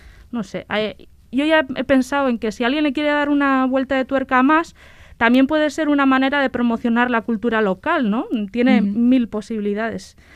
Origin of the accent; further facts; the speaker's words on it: Baztán, Navarre, Spain; Yo soy de Baztán y me acuerdo que de pequeña, cuando abrían la piscina de Elizondo en verano